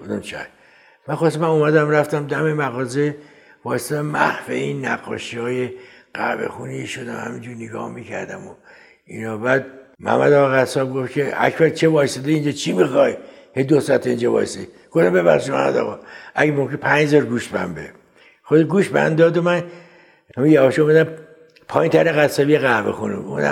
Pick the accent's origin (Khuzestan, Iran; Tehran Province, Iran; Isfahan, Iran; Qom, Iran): Tehran Province, Iran; Tehran; من در خیابان پامنار به دنیا آمدم. 4 سالم بود اومدیم به قلهک